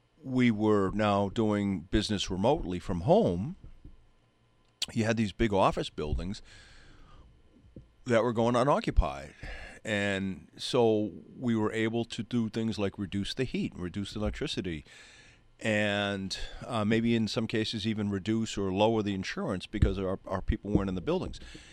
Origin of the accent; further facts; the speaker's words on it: New Jersey, United States; You know, I'm from Jersey. You from Jersey? I'm from Jersey.